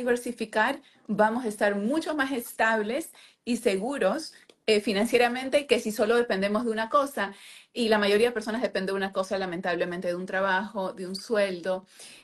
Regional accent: Lima, Peru; soy de Lima, Perú. Entonces, mi país, como muchos de los nuestros, es un país pobre

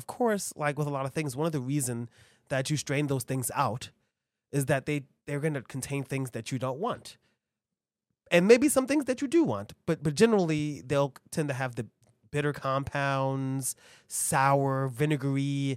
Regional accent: Brooklyn, New York, United States; I'm from Brooklyn. At least I'm not a fucking transplant.

